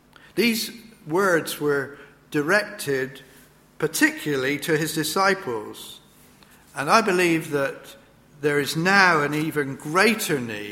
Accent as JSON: {"language": "English", "town": "Bristol", "region": "South West England", "country": "United Kingdom", "tie": "born or raised there", "said": "this little Swedish 17-year-old was in Bristol, my hometown."}